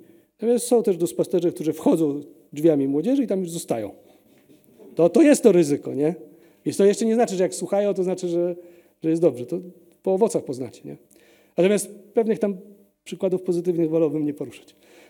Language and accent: Polish; Lviv, Lviv Oblast, Ukraine; moved away as an adult; now in Poland; Ja się urodziłem we Lwowie. Tak? Tam skończyłem szkołę średnią. Na studia przyjechałem do Polski.